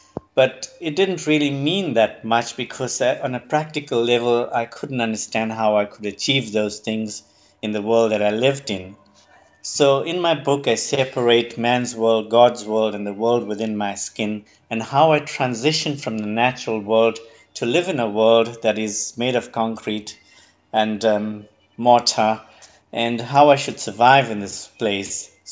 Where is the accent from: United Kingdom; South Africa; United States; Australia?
South Africa; Durban, KwaZulu-Natal; now in Westville, South Africa; I'm from Durban. Grew up in a farm not too far from the city. It's called Inanda. Spent most of my childhood there.